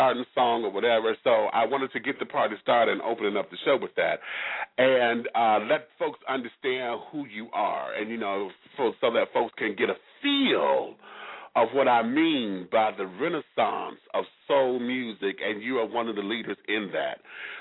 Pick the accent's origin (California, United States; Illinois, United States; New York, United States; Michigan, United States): Michigan, United States; Detroit; I'm from Detroit, so I understand. You know, we cousin cities and shit.